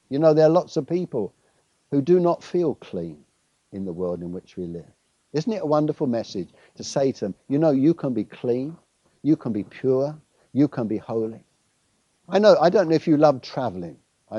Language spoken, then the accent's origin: English; London, United Kingdom; I'm English. I was born in London, born and bred in London, mate.